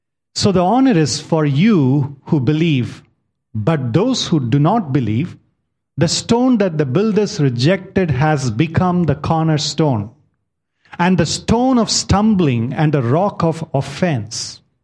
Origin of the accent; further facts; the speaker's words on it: South India, India; This is one of the church in my hometown. This church is known for its tower's height, the height of the tower. You know, this is from South India, a place called Menyan